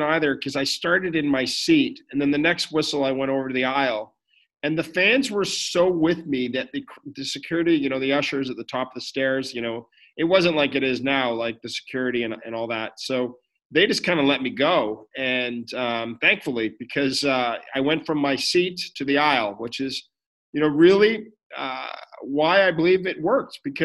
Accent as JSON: {"language": "English", "town": "Ottawa", "region": "Ontario", "country": "Canada", "also_born_or_lived": "California", "lives_now": "Victoria, Canada", "said": "I'm in Victoria, British Columbia. Beautiful Vancouver Island in Canada. I'm from Ottawa, but lived in California, but decided to have a little break."}